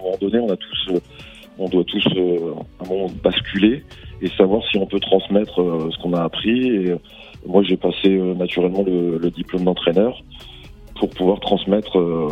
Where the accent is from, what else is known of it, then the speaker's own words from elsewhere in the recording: Tours, Centre-Val de Loire, France; Tours, parce qu'on est originaire de Tours. J'ai commencé à Tours